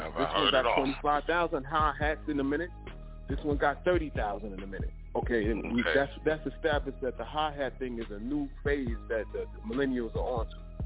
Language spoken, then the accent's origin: English; New York, United States; now in Delaware, United States; from my city, I'm from New York, but I reside in Delaware now.